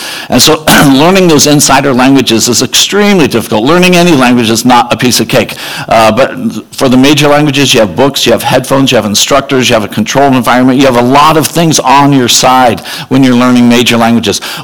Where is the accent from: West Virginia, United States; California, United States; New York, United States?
California, United States; San Diego; I was born and raised in San Diego. I surf. That's what I do.